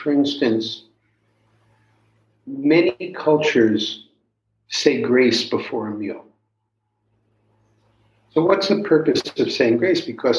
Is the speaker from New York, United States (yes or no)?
yes; New York City, New York, United States; when you go into the subway where I grew up in New York City